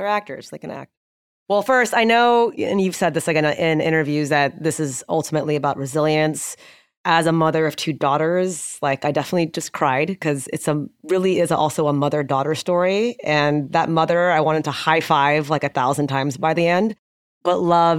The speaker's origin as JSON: {"language": "English", "country": "India", "said": "I'm from India, I go back to India quite a bit, you know, so, and I lived there for a couple of years as an expat."}